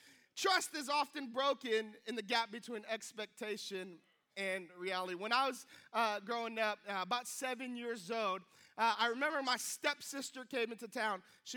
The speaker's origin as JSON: {"language": "English", "region": "Hawaii", "country": "United States", "tie": "born or raised there", "said": "I'm originally from Hawaii, and growing up in Hawaii, like just the island, we love going to the beach, okay?"}